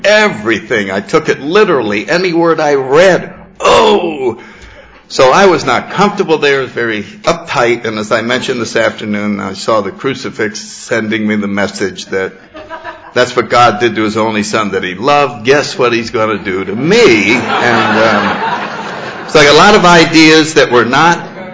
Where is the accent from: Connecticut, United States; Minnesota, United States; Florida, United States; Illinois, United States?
Connecticut, United States; New Haven; born or raised there